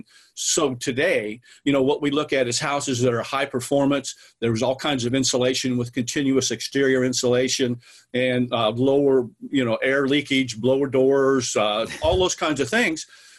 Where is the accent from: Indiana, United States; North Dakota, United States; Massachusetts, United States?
Indiana, United States; And by the way, I was raised up in Indiana doing construction work, but as a kid.